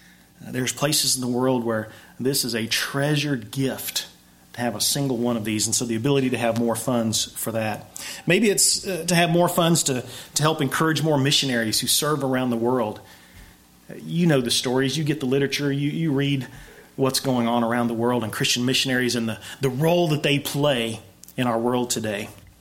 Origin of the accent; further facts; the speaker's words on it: Cahoma, United States; But I remember I have fond memories of growing up in Cahoma.